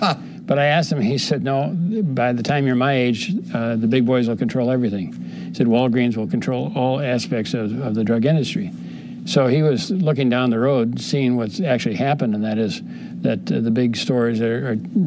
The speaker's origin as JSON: {"language": "English", "town": "Burlington", "country": "United States", "tie": "born or raised there", "said": "just thinking through the issues from the perspective of somebody growing up in Burlington, where it's all white"}